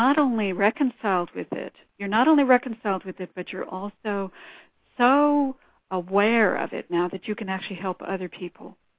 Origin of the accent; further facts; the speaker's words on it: Brooklyn, New York, United States; born there; I was born in Brooklyn too. I wasn't raised there, but I was born there.